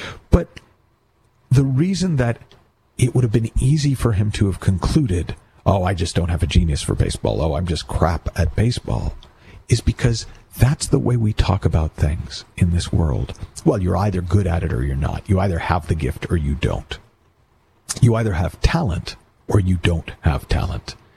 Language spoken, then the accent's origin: English; United States; But I grew up in America, and I was determined that my unfulfilled dreams would be lived out through my son.